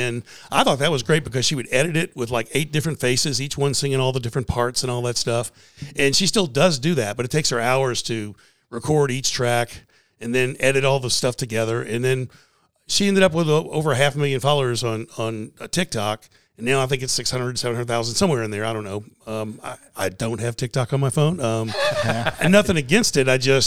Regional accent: New Orleans, Louisiana, United States; I grew up in New Orleans watching a guy named Nash Roberts, who anybody from New Orleans that may be listening to your show

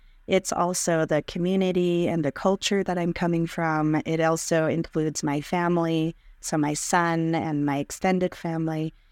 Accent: Arizona, United States; now in Colorado, United States; I grew up in Arizona and in my tribal community in northeastern Arizona, and then went to Arizona State for my undergraduate

